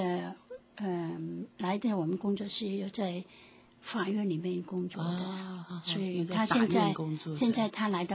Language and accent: Chinese; Guangdong, China; accent: Cantonese-accented Mandarin; 对，我真是广东国语。